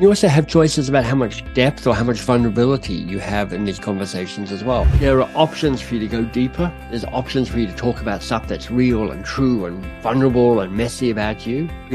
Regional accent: Australia; now in Toronto, Canada; I'm Australian and via assorted routes moved to Toronto 21 years ago.

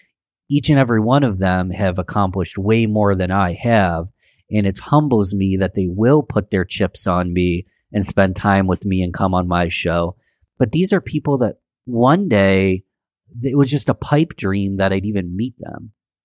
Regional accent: Rochester, New York, United States; born and raised in Rochester, New York, love my city, will advocate for my city any day of the week, but I don't just learn from people from Rochester.

